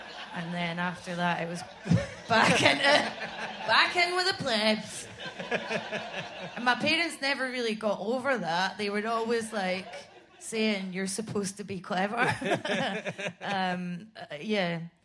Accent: Scotland, United Kingdom; Oh, God, yeah. I hate being Scottish now.

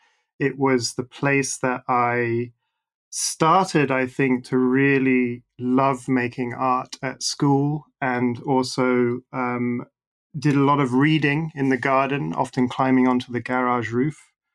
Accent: Netherlands; first language Dutch; English is a second language; moved away; I considered Dutch my first language because I was two when I moved there and went to Dutch school and had Dutch friends.

